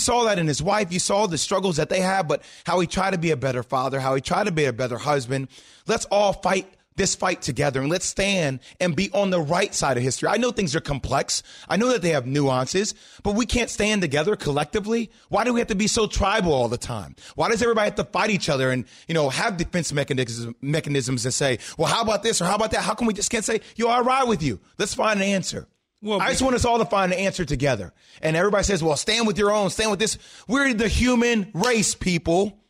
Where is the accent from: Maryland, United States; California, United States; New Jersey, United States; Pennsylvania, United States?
New Jersey, United States; Just to provide everybody context, I grew up in New Jersey.